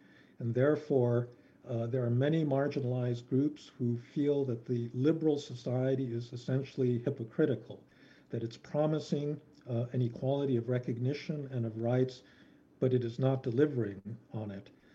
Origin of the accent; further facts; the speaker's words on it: United States; Actually, quite frankly, as an American, it's been impossible to have a discussion about anything other than the election